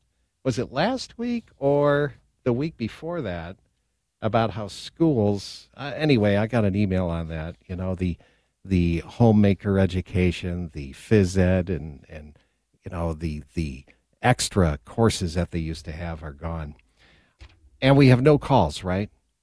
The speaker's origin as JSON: {"language": "English", "region": "New York", "country": "United States", "moved": "yes", "said": "I'm originally from New York, but I left in the 70s."}